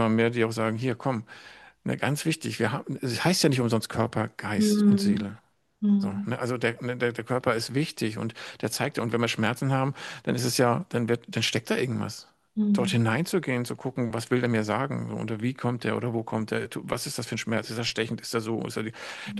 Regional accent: Eckernförde, Schleswig-Holstein, Germany; born there; now in Braunschweig, Germany; Eckernförde war mein Geburtsort.

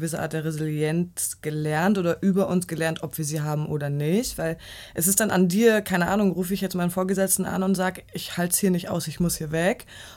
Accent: East Germany, Germany; ich komme aus dem Osten, also neue Bundesländer, und das ist ja überhaupt nicht LW-Gebiet, und bin dafür auch in die Nähe von Frankfurt dann gezogen

